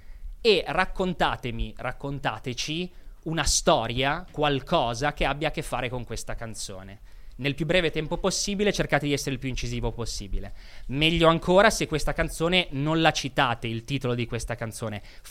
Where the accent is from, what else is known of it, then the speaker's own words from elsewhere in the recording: Genoa, Liguria, Italy; perché sono di Genova e sono prevedibile